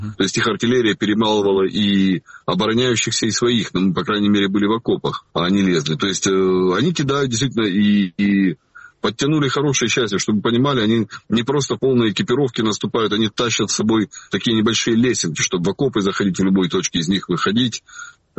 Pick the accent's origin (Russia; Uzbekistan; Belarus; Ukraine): Ukraine; Horlivka, Donetsk Oblast; фактически Горловка, я просто вырос в Горловке, и я эти места знаю.